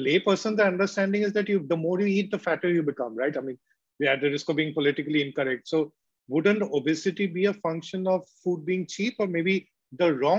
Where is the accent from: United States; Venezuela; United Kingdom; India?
India; West Bengal; I come from Bengal, which has a bit of a leftist, socialist sort of atmosphere while growing up. Though I must say, I mean, I grew up in the 80s.